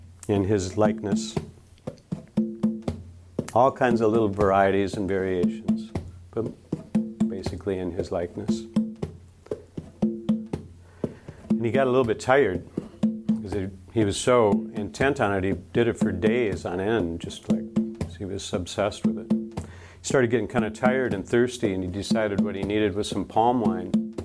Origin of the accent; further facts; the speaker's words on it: Minnesota, United States; You can tell I'm from Minnesota.